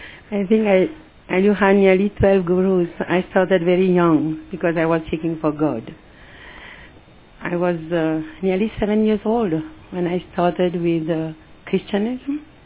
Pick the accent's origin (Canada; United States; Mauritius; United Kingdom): Mauritius; born there; My 4 grandfathers come from the south of India, from Tanjavur. And I was born in Mauritius. I have an Indian name, Indian body, Indian heart, and I don't speak Hindi.